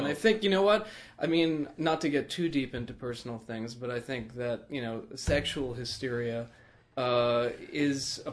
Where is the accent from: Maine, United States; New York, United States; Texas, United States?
New York, United States; New York City; First of all, I think it's because I did grow up with them, and since I'm a New Yorker, in a sense, you know, they were always there in some way, shape, or form.